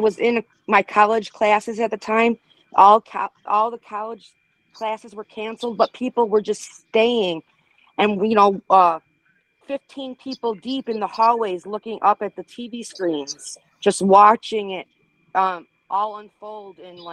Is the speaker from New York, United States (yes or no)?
yes; Buffalo, New York, United States; I am from Buffalo, New York.